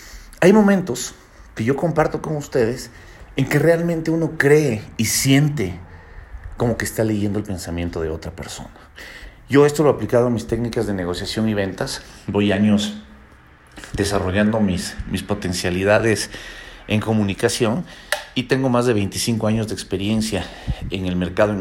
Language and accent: Spanish; Ecuador; sobre todo en mi país de Ecuador. En mi país de Ecuador nosotros estamos con un pensum de estudios qué sé yo, desde el siglo pasado, creo.